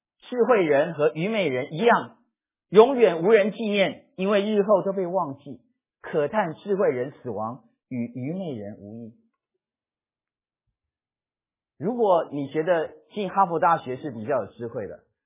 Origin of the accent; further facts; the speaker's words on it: China; 可是对我们中国人来讲，我们一点都没有问题，因为我们中国人讲中庸之道